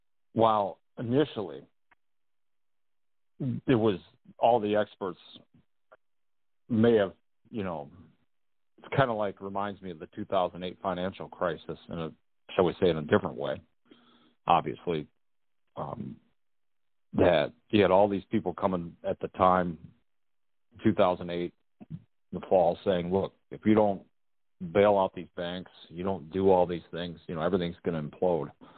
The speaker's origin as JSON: {"language": "English", "region": "Michigan", "country": "United States", "said": "I was raised in a very conservative background. I come from West Michigan"}